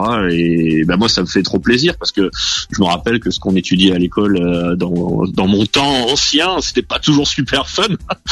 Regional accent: France; ce manga il est fait à Monaco et au Japon et que je suis français

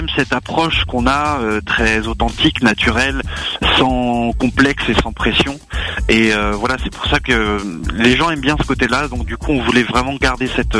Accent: Pays de la Loire, France; Alors, effectivement, on est des Pays de Loire, plus précisément de la Mayenne.

